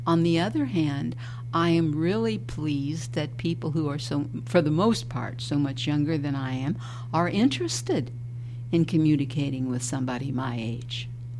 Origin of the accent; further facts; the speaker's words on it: the South, United States; I'm 70, and I'm a Southerner, okay?